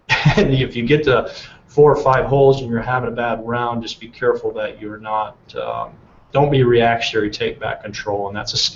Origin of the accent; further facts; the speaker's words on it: Midwest, United States; I'm from the Midwest, so I actually prefer trees, believe it or not.